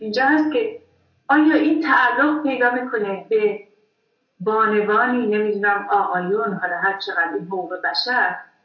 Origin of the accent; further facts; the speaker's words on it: Iran; نه خود من ایرانیم ولی خب چه سال هاست در غرب زندگی میکنم،